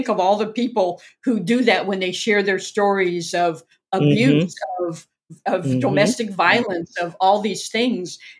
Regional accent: California, United States; my cousin and I grew up together in Southern California

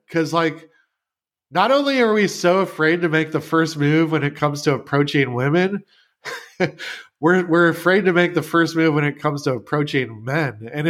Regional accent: Omaha, Nebraska, United States; I was living in Omaha, my hometown, and I had this loft apartment in downtown Omaha

